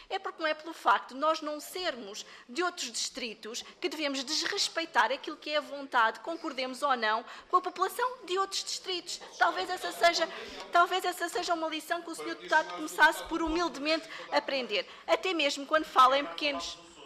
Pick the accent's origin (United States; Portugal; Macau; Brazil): Portugal; Lisbon; Neste caso, eu sou de Lisboa, mas apesar de ser de Lisboa e ser deputada